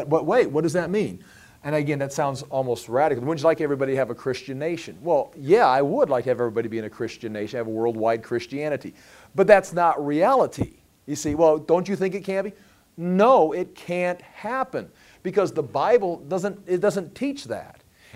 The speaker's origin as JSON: {"language": "English", "country": "United States", "said": "see, I'm also an American. And I'm a citizen of America, and I'm a member of the church."}